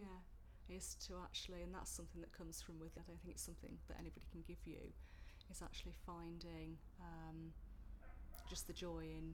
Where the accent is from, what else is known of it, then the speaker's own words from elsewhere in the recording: Derby, East Midlands, United Kingdom; I'm originally from Derby. I was born in Derby